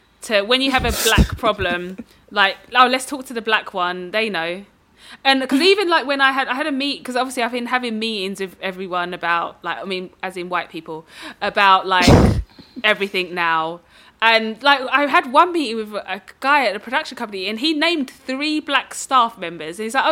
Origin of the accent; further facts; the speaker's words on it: Dagenham, London, United Kingdom; I grew up in Dagenham.